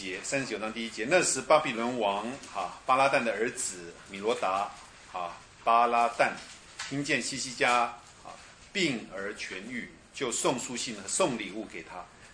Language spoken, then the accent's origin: Chinese; Indonesia; moved away; 像我从印尼来的时候，可是我到回国念书，所以我的心还心系祖国，对不对？可是我的弟弟妹妹们他们在印尼啊。